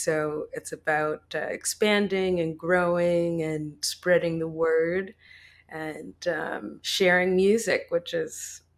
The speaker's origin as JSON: {"language": "English", "town": "Boston", "region": "Massachusetts", "country": "United States", "said": "I'm from Boston, so it's a totally different vibe, and it's definitely nice to get down to Atlanta"}